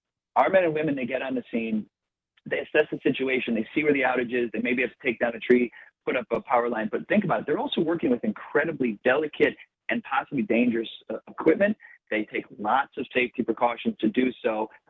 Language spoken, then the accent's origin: English; Midwest, United States; also born or lived in California; I'm a Midwest guy. I've been born and raised in the Midwest my whole life, a short time for a job in California